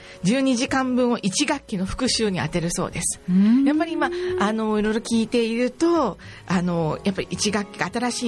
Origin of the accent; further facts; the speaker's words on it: Fukuoka, Japan; 地元の福岡市でいきますと